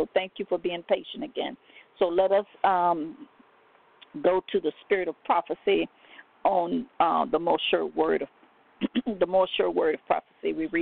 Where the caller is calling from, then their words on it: Baton Rouge, Louisiana, United States; I'm calling from Baton Rouge, Louisiana.